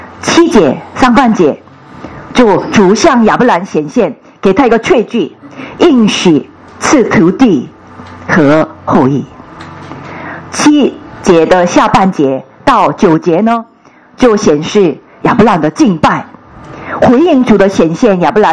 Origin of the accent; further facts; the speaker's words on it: South Korea; Chinese is a second language; 我是韩国人呢，嫁了姓不改，